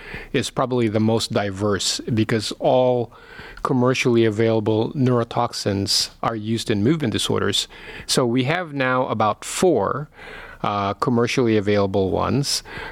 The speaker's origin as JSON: {"language": "English", "country": "Philippines", "tie": "born or raised there", "second_language": "English", "lives_now": "United States", "said": "Yes, my accent might tell you. I'm born and raised Filipino. I did most of my, all of my postgraduate here in the United States."}